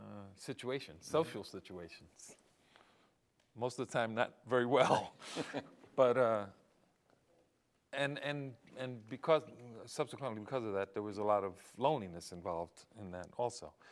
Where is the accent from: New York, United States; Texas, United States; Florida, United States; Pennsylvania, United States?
New York, United States; New York City; also born or lived in Puerto Rico; Well, because of family dynamics, we tended to move around a lot. So I basically lived all over five boroughs of New York City and spent a fair amount of time in Puerto Rico, where my mother's from, also 2 or 3 years.